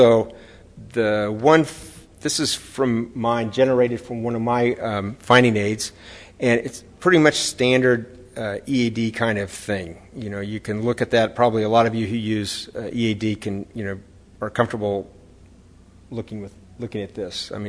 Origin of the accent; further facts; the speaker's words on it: United States; I think that the culture has been educational for me as an American that the Japanese don't always do things the way Americans do them